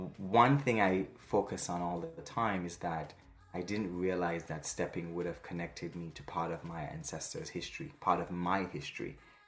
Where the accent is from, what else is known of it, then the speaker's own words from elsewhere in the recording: St. Kitts & Nevis; moved away as an adult; also born or lived in Plattsburgh, New York; So I left St. Kitts when I was 22. I was born and raised in the Federation of St. Kitts Nevis, which is in the Caribbean, beautiful island.